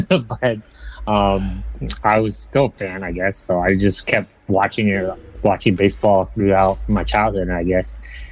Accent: San Diego, California, United States; I grew up in San Diego. Recently, I've been in the Bay Area, so I lived in the Bay Area for about 5 years, and just like maybe 3 weeks ago-ish, moved back to San Diego.

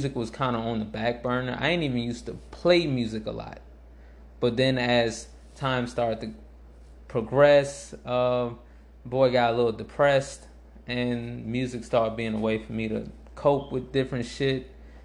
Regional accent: New Orleans, Louisiana, United States; I'm from New Orleans.

